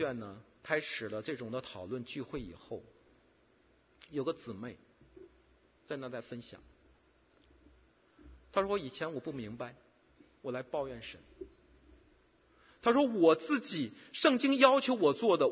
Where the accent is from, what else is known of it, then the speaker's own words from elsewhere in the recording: Tianjin, China; moved away; 回到中国去以后呢，这次呢比较安静，没有上其他地方，就在我的家乡呢，那么就待在天津